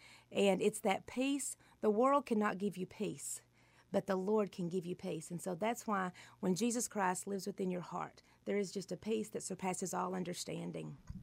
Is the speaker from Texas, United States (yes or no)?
yes; Texas, United States; Yes, we are from East Texas, as a matter of fact.